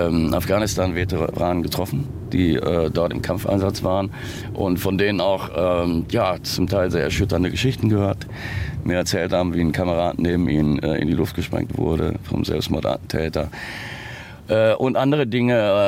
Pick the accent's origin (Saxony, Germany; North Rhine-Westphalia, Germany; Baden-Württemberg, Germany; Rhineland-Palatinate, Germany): North Rhine-Westphalia, Germany; Hagen; in meiner Heimatstadt Hagen, in Nordrhein-Westfalen, Nähe vom Ruhrgebiet, nicht weit weg von Dortmund.